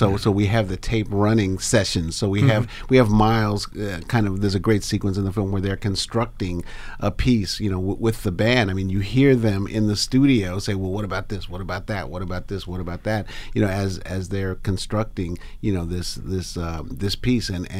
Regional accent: New York, United States; because, you know, New York is my hometown.

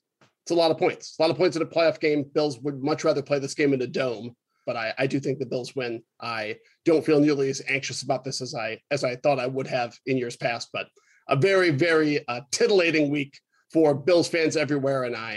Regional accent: Rochester, New York, United States; I was raised in Rochester. My mother's a woman of the Southern tier. My father's a man of Albany. I'm an upstate scumbag all the way down into my bones.

